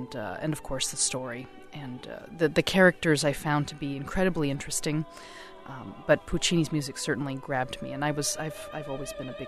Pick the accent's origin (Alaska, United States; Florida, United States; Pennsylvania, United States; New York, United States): Pennsylvania, United States; Pittsburgh; it was in my hometown of Pittsburgh on the Benedum Center stage.